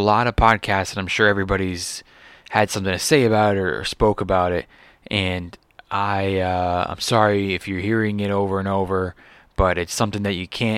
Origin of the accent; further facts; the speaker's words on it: Los Angeles, California, United States; I'm from Los Angeles originally, so, you got to respect what he did for this city